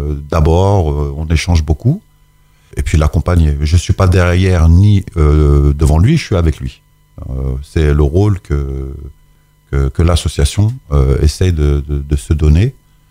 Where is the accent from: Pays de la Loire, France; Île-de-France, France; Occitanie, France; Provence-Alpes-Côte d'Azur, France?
Île-de-France, France; Mantes-la-Jolie; Moi, je suis né à Mantes et je vis encore à Mantes